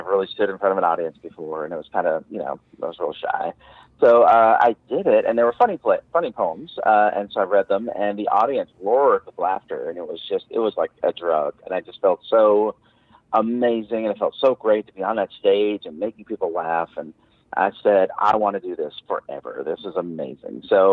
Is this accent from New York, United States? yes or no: yes; Long Island, New York, United States; now in Georgia, United States; so I went to college in Albany, New York. I was originally from Long Island, New York, and ended up in Albany, New York for undergraduate.